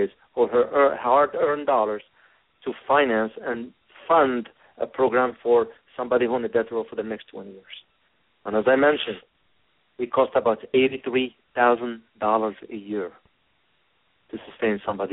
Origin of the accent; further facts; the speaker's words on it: United States; As an American, it wasn't a joke.